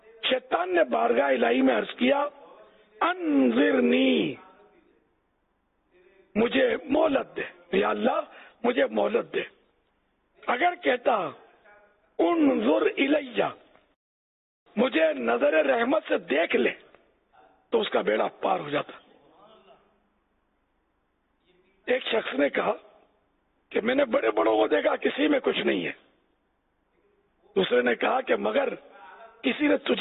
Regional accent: Karachi, Sindh, Pakistan; born there; basically چونکہ میری پیدائش سندھ کی ہے، کراچی کی، اور کراچی بھی ظاہر ہے کہ سندھ کا حصہ ہے

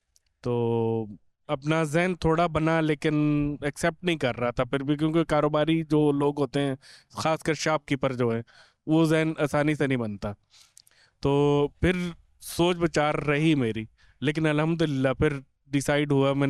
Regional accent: Islamabad, Islamabad Capital Territory, Pakistan; میں اسلام آباد سے آیا ہوں

